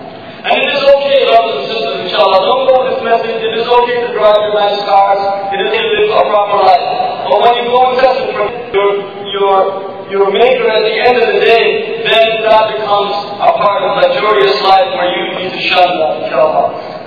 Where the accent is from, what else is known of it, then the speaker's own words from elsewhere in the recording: Karachi, Sindh, Pakistan; born there; And I have all right to say that I was born in Karachi.